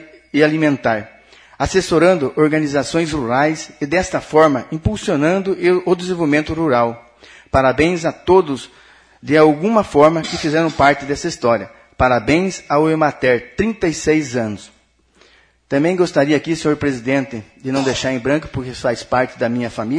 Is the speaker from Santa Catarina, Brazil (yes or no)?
no; Corbélia, Paraná, Brazil; porque sou morador e nasci em Corbélia. Então, não sou outro que pouco tempo que estou em Corbélia, mas nasci aqui.